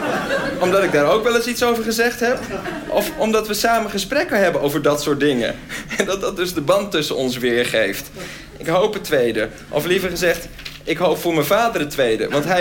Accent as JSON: {"language": "Dutch", "region": "Groningen", "country": "Netherlands", "said": "Ik kwam zelf uit Groningen, dus dat was heel ver."}